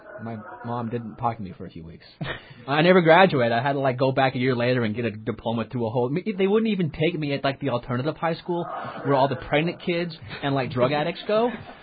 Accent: Salt Lake City, Utah, United States; I went to school. I'm from Salt Lake. I went to school in Utah.

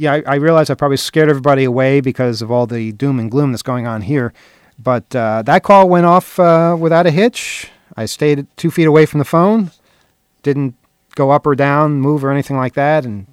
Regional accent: United Kingdom; In fact, I, as a British citizen, want to do the opposite.

